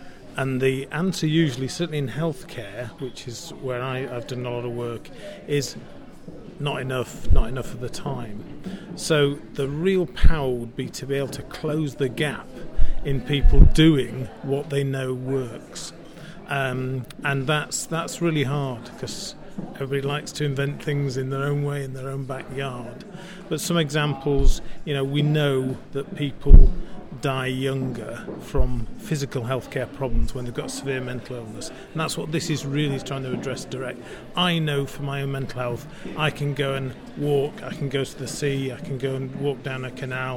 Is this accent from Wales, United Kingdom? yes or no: no; Yorkshire and the Humber, United Kingdom; I'm ex-NHS chief exec, and I'm from Yorkshire